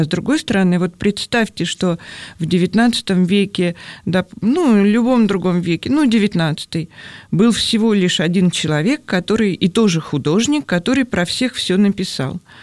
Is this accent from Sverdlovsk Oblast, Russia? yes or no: no; Moscow, Russia; я родилась и живу в Москве